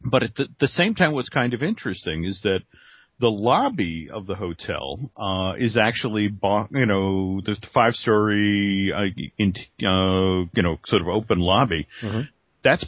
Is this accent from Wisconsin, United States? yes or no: no; New Hampshire, United States; giving a shout out to my home state of New Hampshire.